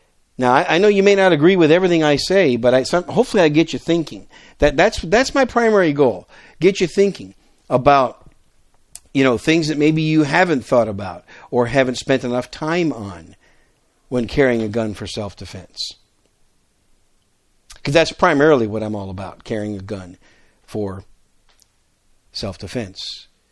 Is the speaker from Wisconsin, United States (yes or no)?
yes; Wisconsin, United States; I grew up in Wisconsin. Of course, when I was growing up in Wisconsin, concealed carry of handguns was not allowed.